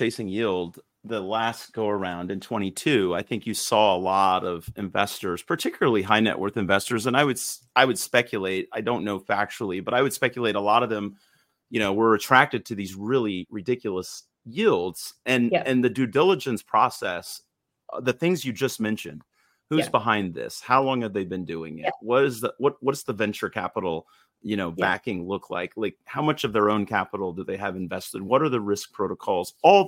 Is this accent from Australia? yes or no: no; Georgia, United States; And I say y'all, cause I'm from Georgia. I'm not, I don't know if I'm allowed to, cause I wasn't born here